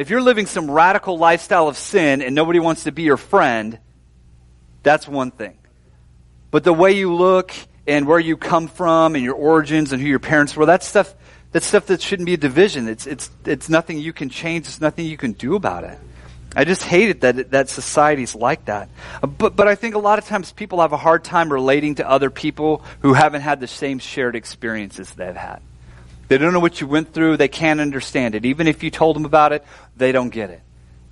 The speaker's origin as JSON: {"language": "English", "town": "Seattle", "region": "Washington", "country": "United States", "said": "You know, and I loved it because I'm from Seattle. There's a lot of diversity in Seattle and a lot of different things going on."}